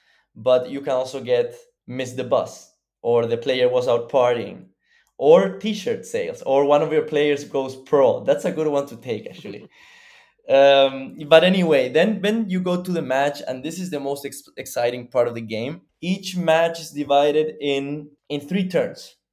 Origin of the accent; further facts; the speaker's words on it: Chile; It's actually a very good friend of mine from Chile. We're both from Chile